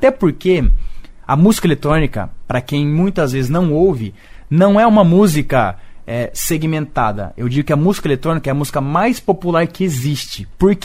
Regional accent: Maringá, Paraná, Brazil; now in Balneário Camboriú, Brazil; Hoje eu moro em Balneário Camboriú. É. Eu sou natural de Maringá.

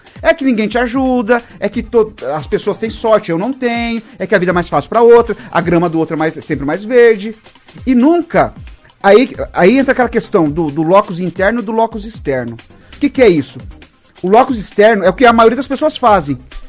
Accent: Brazil; O nosso problema enquanto brasileiro é que os produtos sobem

